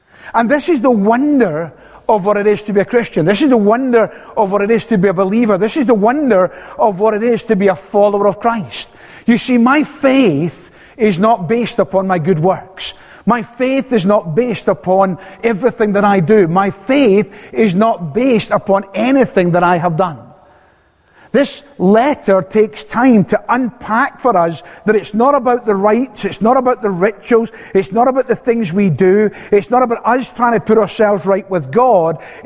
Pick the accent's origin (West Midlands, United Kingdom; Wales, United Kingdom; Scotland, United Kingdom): Scotland, United Kingdom; "Hey, I'm from Scotland. Where I come from, we say hello."